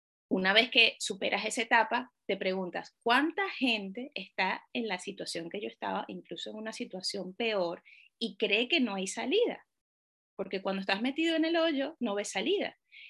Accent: Venezuela; moved away as an adult; now in Spain; Soy venezolana, llevo en España, van a ser 18 años ya.

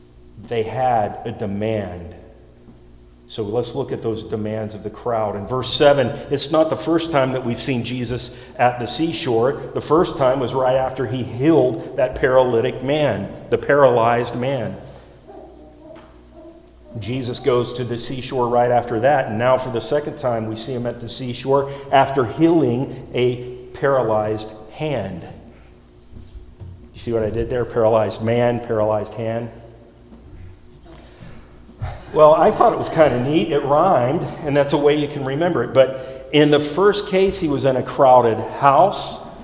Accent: Florida, United States; I'm from Florida. And there were times where I would go out to the beach and I would just park.

